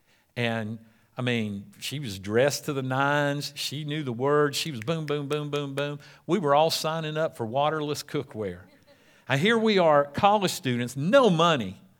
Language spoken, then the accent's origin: English; Atlanta, Georgia, United States; I would tell people I'm not from Forest Park. I'd say, yeah, I'm from Atlanta.